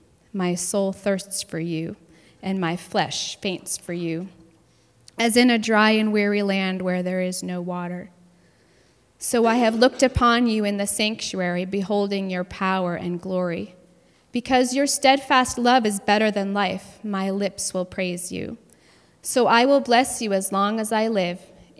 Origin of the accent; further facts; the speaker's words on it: Acton, Massachusetts, United States; now in Groton, United States; husband, John, and I live in Groton, Massachusetts, with our three school-aged children. I was born and raised in Acton, Massachusetts, and I was born into the Catholic Church.